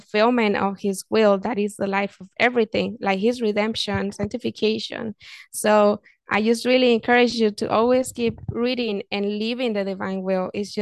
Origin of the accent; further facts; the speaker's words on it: Minnesota, United States; at my hometown church in Minnesota.